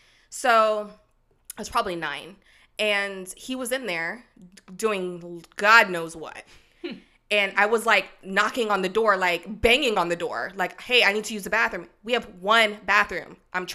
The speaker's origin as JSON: {"language": "English", "country": "Jamaica", "moved": "yes", "said": "So, because we moved from Jamaica and we were living in a 3-bedroom, 1-bathroom home with 5 of us, okay?"}